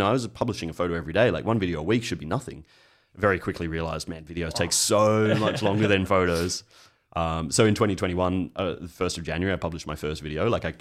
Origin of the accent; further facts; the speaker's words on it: Sydney, New South Wales, Australia; now in Catalonia, Spain; I was this Australian guy, I moved from Sydney to a small country town in Catalonia